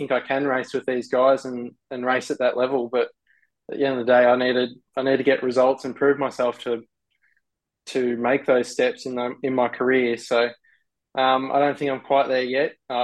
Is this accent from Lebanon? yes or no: no; Australia; I love supercars, and it's hard not to being an Australian race car driver.